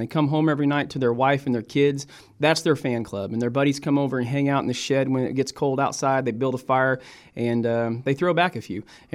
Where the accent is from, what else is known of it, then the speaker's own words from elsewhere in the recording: Midwest, United States; And growing up in the Midwest, and these little boys, they grow up and all they want to do is be a farmer like their dad.